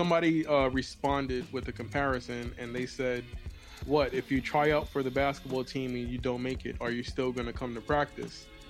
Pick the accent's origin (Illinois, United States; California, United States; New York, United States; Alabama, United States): New York, United States; You know, I'm from New York, and I really don't do the whole B thing.